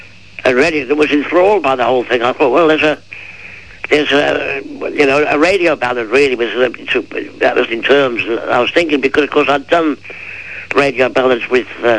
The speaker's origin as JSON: {"language": "English", "region": "Yorkshire and the Humber", "country": "United Kingdom", "tie": "born or raised there", "said": "I was brought up in Yorkshire, on the Dales"}